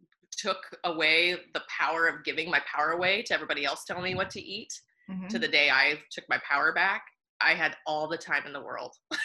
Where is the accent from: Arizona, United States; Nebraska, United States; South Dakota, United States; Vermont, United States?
Nebraska, United States; I grew up in Nebraska and my nutritional and diet issues were because I was allergic to Nebraska.